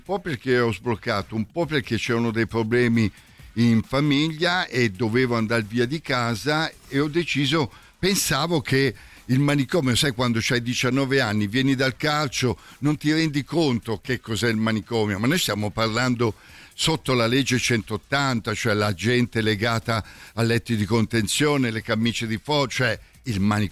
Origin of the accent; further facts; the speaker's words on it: San Giuliano Milanese, Lombardy, Italy; Io stavo a Milano, io vengo da San Giuliano Milanese, il massimo dello squallore dell'Interland milanese.